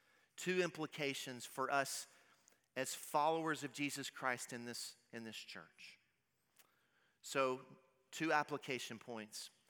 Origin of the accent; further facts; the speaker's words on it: the South, United States; As a Southerner, my default setting is nice.